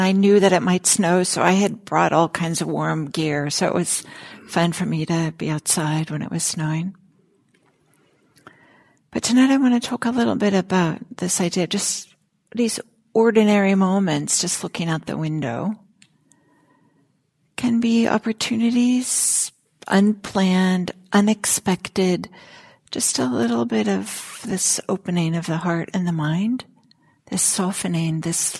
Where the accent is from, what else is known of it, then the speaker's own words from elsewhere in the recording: California, United States; just being a Californian, right? Here in the Bay Area, I don't see snow that often.